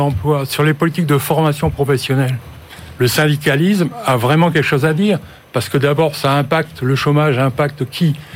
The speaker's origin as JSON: {"language": "French", "region": "Hauts-de-France", "country": "France", "said": "moi, je suis du Nord-Pas-de-Calais."}